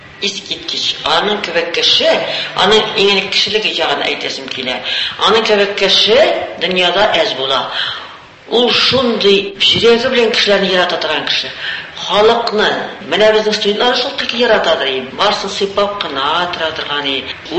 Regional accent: Sterlitamak, Bashkortostan, Russia; Әйтәм, мин Стерлиннән Өфүгә килдем. Өфүнән шунда Мәскәүгә килдем мин әйтәм.

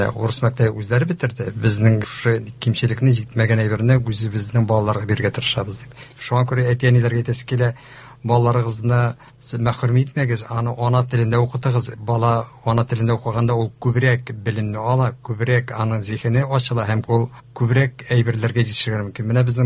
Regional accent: Tashlyyar, Tatarstan, Russia; Мин инде Мөслим районы Ташлыяр авылыннан, безнең Ташлыяр авылы Хыстүрлек Кутусабый менә безнең авылдан, әнием Сарман ягыннан, әтием Мөслим районыннан.

